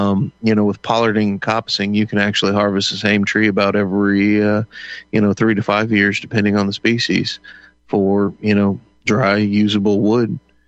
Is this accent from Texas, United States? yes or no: yes; Houston, Texas, United States; You know, and I grew up in Houston, so you know, I worked in the oil and gas.